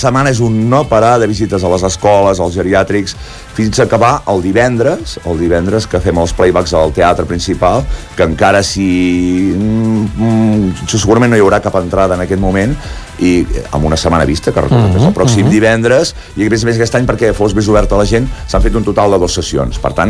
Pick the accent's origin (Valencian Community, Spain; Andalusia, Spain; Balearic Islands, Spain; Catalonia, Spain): Catalonia, Spain; sempre amb moderació, perquè som catalans, eh?